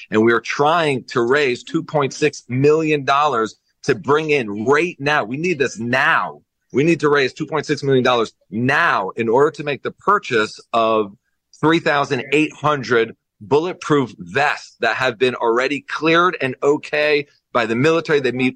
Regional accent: United States; now in Efrat, Israel; And I'm American myself. I came here 22 years ago. I live in a very a heavily Anglo population here in Israel, in the community that I live in Efrat.

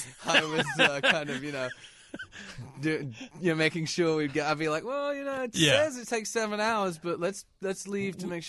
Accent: Chicago, Illinois, United States; we lived in like the north suburbs, but I always went to school in the city.

